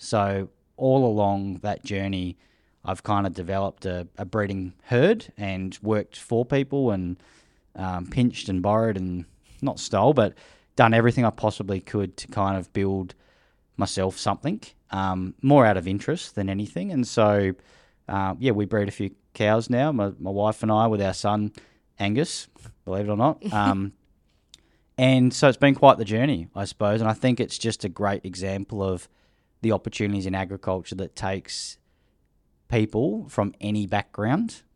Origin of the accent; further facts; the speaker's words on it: Naracoorte, South Australia, Australia; I'm from Narracourt on the Limestone Coast in South Australia.